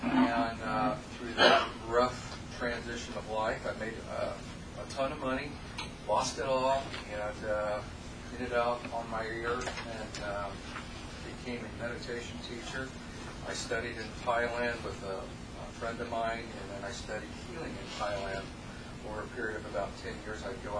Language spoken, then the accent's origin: English; Indiana, United States; I'm originally from Indiana, graduated from Indiana University School of Medicine and Environmental Health Science.